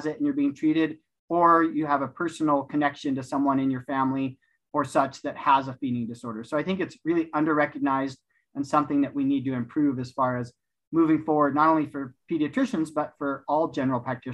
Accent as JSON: {"language": "English", "town": "Los Angeles", "region": "California", "country": "United States", "tie": "born or raised there", "lives_now": "Utah, United States", "said": "I'm from Southern California, Los Angeles area. Grew up there, loved it. But now I've been here in Utah for almost 20 years"}